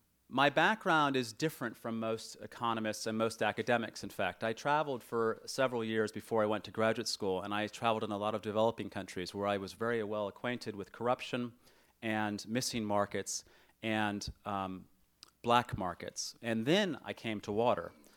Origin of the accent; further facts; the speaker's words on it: California, United States; I'm from California.